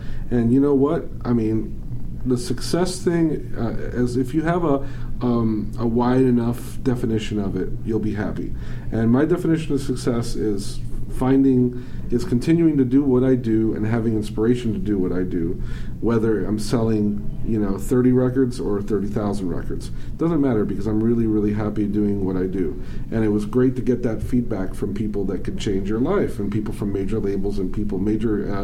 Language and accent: English; Miami Beach, Florida, United States; I'm from Miami Beach, Florida, where it's all EDM, auto-tuned.